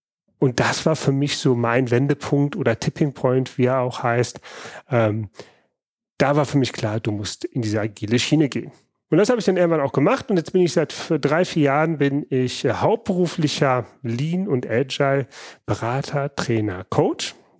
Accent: Langenfeld, North Rhine-Westphalia, Germany; Aufgewachsen in Langenfeld, das ist hier Stadtgrenze, das liegt genau zwischen Köln und Düsseldorf.

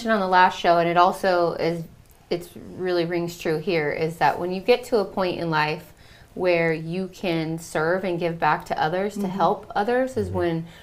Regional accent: San Diego, California, United States; Maybe it's because I grew up in San Diego

